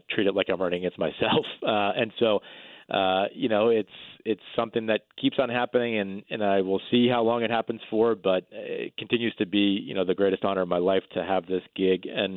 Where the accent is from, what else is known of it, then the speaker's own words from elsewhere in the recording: Guilford, Connecticut, United States; It's my hometown of Guilford and then half of the town of Brantford.